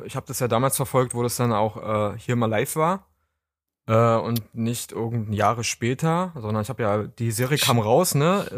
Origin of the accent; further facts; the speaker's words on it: Brandenburg, Germany; Ich komme aus nicht Berlin.